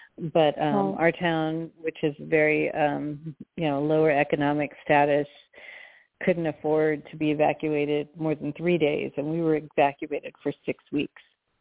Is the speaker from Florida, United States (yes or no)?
no; Los Angeles, California, United States; now in Plumas County, United States; I'm from Los Angeles, but I've been up in Plumas mm-hmm. County, California for 20 years